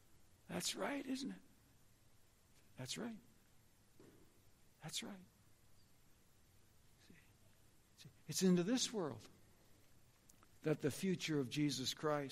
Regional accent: Rockford, Illinois, United States; also born or lived in Chicago; I was about 9 years old. We moved from Rockford to closer to Chicago, went to this little church

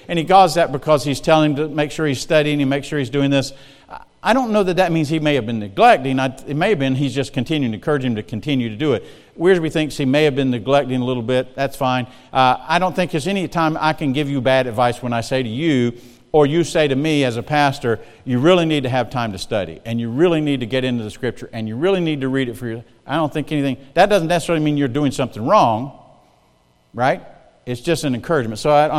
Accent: Marion, South Carolina, United States; So I left as a youth pastor, and I felt called of God to go to Marion, South Carolina, my hometown where I was born, and start a church.

